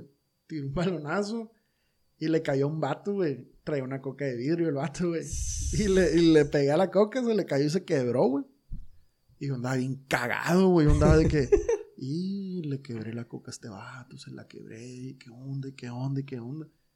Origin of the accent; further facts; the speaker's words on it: Culiacán, Sinaloa, Mexico; yo aquí en Culiacán, ni modo que no conozcan la colonia esta, güey. Yo soy originario de Barranco, carnal.